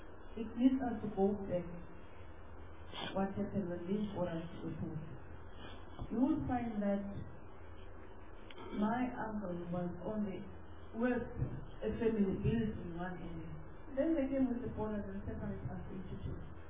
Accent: Mpumalanga, South Africa; I'm from Pumalanga.

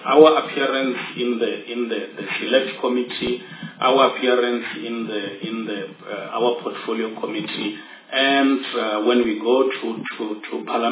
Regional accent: Limpopo, South Africa; I was born and bred in the Eden of Africa, Limpopo province.

